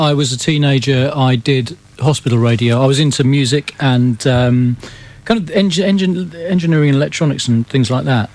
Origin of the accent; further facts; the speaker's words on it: Camberley, South East England, United Kingdom; I grew up in Camberley, in Surrey, so at Frimley Park Hospital.